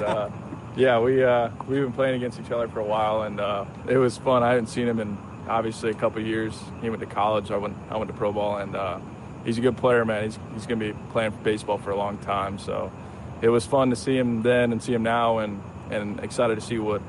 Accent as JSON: {"language": "English", "region": "Florida", "country": "United States", "said": "I know it's a little hotter down here, but I'm from Florida, so it's nice to kind of feel like you're back home a little bit."}